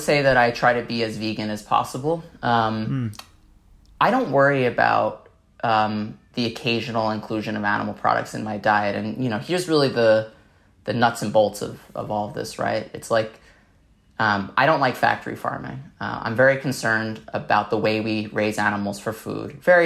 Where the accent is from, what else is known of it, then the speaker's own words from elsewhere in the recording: Staten Island, New York, United States; But one of the parts I really did like growing up in Staten Island was there was a lot of nature. There was a lot of natural spaces and green trails.